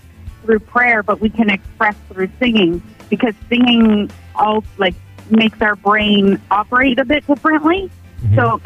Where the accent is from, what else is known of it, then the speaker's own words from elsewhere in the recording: Ontario, Canada; also born and raised in Central Ontario.